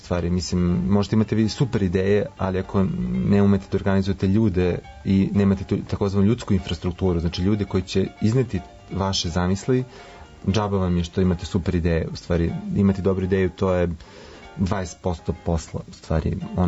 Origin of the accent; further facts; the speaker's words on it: Kruševac, Šumadija and Western Serbia, Serbia; born there; ja nisam iz Grocke, rođen sam u Kruševcu, završio sam srednju tehničku školu